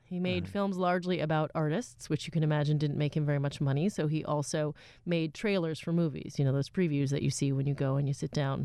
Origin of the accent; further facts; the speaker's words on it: New York City, New York, United States; born there; Well, I was born in New York City in the Eleanor Roosevelt wing of New York Hospital.